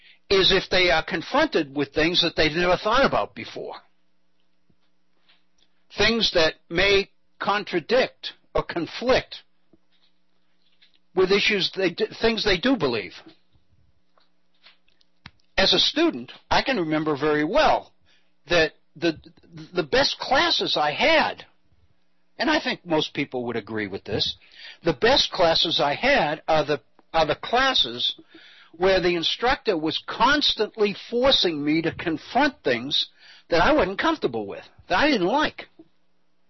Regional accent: Massachusetts, United States; ironically enough, since this is my home state, it comes from the state of Massachusetts

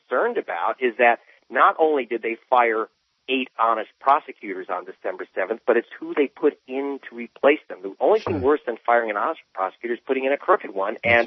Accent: United States; I'm American, and Rove is un-American, and now let's get that straight.

